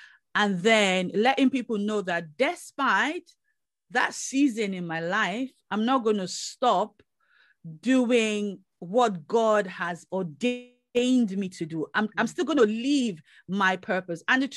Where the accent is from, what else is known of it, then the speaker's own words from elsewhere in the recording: United Kingdom; Yeah, we're British.